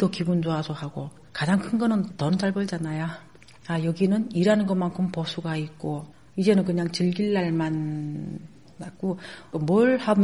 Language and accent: Korean; North Korea; now in South Korea; 북한에서 우리가 마음대로 만지지 못했던 식자재, 식재료들